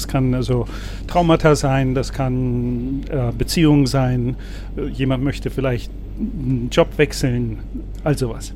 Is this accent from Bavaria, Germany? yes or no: no; Göttingen, Lower Saxony, Germany; moved away; Ich bin in Göttingen aufgewachsen, habe aber Göttingen 1980 schon verlassen.